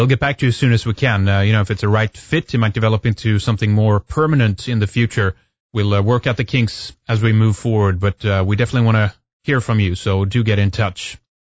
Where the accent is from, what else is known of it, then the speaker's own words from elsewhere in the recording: Sweden; from Sweden